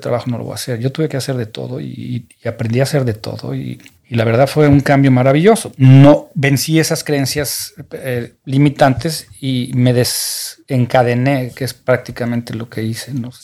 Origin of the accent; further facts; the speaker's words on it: Mexico; moved away; A mí, en mi caso, al revés, yo me fui de México y empecé a tener éxito.